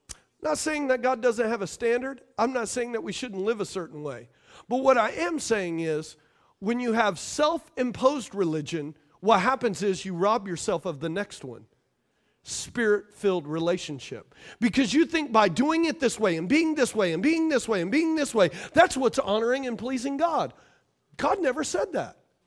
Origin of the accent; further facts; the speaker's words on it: Louisiana, United States; They blamed it on the fact that I was from Louisiana.